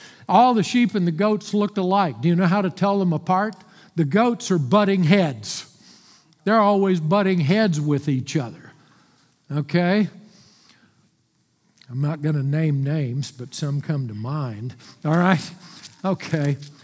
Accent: Texas, United States; I'm from Texas. I'm good at exaggeration and hyperbole.

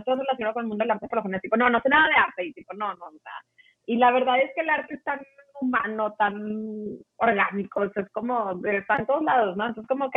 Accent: Monterrey, Nuevo León, Mexico; Yo soy de Monterrey. Nací en Monterrey. Me crié en Monterrey, ¿no?

